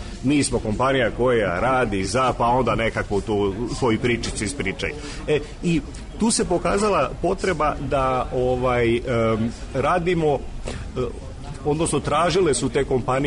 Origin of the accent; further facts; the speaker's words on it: Belgrade, Serbia; izgleda da sam ja, ako ne Srbijan, ono makar Beograđanin sigurno. Uvek sam se osjećao kao Beograđanin mnogo više nego kao, na primjer, Jugosloven ili bilo šta. Ili Srbin ili bilo šta.